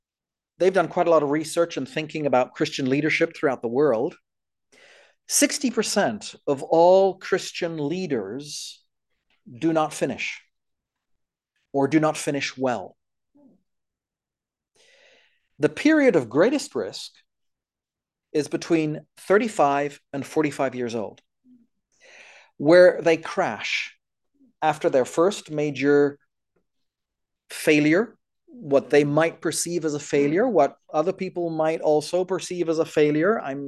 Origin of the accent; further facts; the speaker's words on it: France; also born or lived in Canada; So, because I grew up in France. So I speak French fluently like a Frenchman.